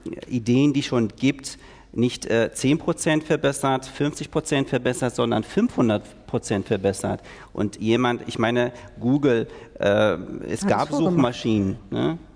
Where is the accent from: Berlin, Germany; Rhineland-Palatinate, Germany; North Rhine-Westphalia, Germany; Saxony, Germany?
Berlin, Germany; born there; ich bin in Berlin geboren, aber in 5 verschiedenen Ländern aufgewachsen, gearbeitet, studiert.